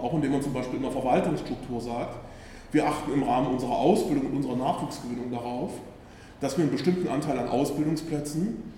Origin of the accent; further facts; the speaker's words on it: East Germany, Germany; die empfehle ich immer sehr gerne als Ostdeutscher.